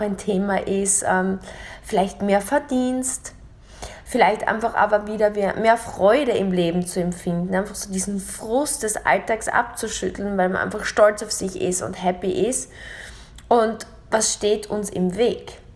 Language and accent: German; Dubai, United Arab Emirates; Denn ich bin gerade kürzlich aus Österreich und Deutschland zurückgekehrt, zurück nach Dubai, in meine Heimat.